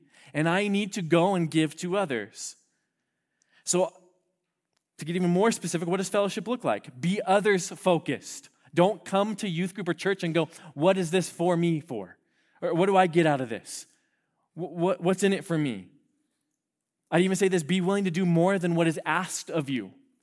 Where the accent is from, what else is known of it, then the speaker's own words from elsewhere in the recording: Apple Valley, California, United States; also born or lived in Hesperia; I grew up in the high desert. I literally was born and raised in Apple Valley. The only other place I've lived is Hesperia. Nowhere else.